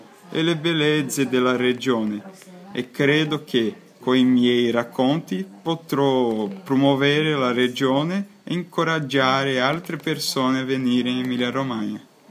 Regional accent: São Paulo, Brazil; io sono di San Paolo, Brasile.

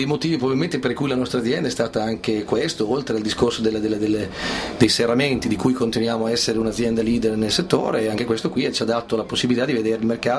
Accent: Bagnara di Romagna, Emilia-Romagna, Italy; noi veniamo dalle parti della Romagna, siamo al confine con l'Emilia, siamo di Bagnara di Romagna che è un piccolo paese al confine con l'Emilia vicino sul fiume Santerno, siamo quindi vicino a Imola, fra Imola, Lugo e Faenza come posizione geografica

